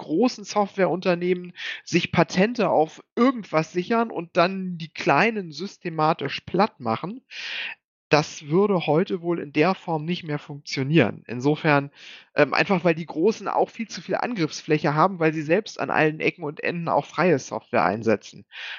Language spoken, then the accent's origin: German; Lower Saxony, Germany; ich bin aus Niedersachsen. Ich glaube, ich habe reingeschrieben, ich bin 32 Jahre alt, was, nee, kann ja nicht sein, 34 war ich